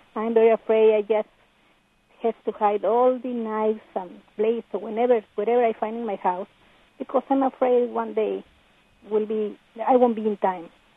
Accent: Mexico; I have a daughter. I'm from Mexico.

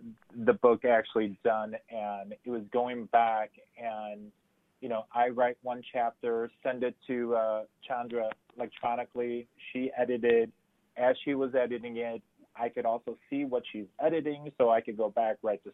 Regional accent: Chicago, Illinois, United States; it also is telling of my childhood, how I grew up in Chicago.

